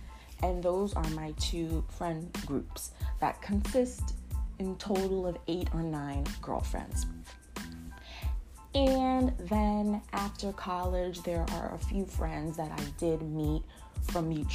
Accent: New Jersey, United States; but I am from New Jersey, and I live in New Jersey.

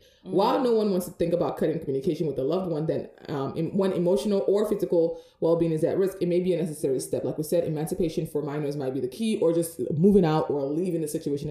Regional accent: Nigeria; because I came from Nigeria, so I know what it's like.

